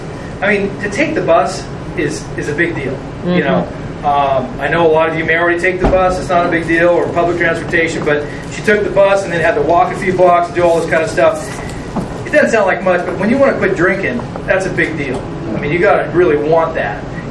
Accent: California, United States; also born or lived in Wichita, Kansas; now in Dallas, United States; I haven't been in Dallas my whole life. I was born in Wichita, Kansas. There are 3 years. And I was three. And we moved to California in 1965.

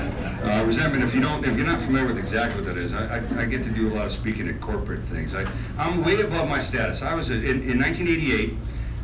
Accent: Oakland, California, United States; now in San Jose, United States; I live in San Jose, California. I was born and raised in Oakland.

